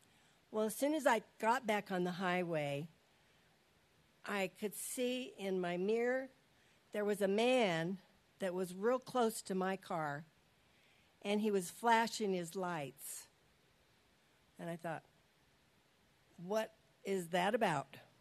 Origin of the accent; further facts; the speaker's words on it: Colorado, United States; I grew up in Colorado, and there our church went to a camp up in the mountains in Colorado.